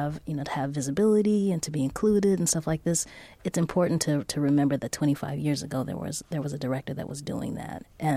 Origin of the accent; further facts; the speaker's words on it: Los Angeles, California, United States; It shows the great West Adams and South Central Los Angeles, and I grew up in South Central, so it had some resonance with me.